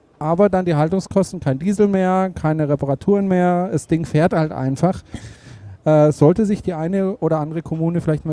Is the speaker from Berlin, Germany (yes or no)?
no; Freiburg, Baden-Württemberg, Germany; meine Heimat.